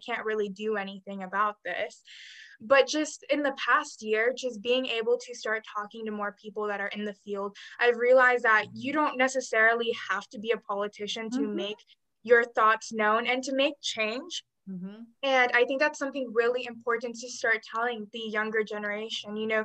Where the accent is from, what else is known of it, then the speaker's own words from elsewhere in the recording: Venezuela; I definitely had that immigrant background of being involved. I am from Venezuela.